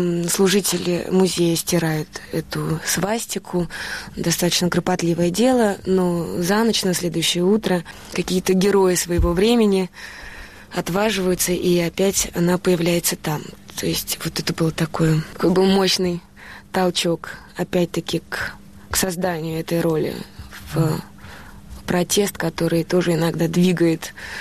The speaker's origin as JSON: {"language": "Russian", "country": "Russia", "said": "я из России с абсолютной уверенностью и гордостью за то, что я принадлежу и живу в этой стране."}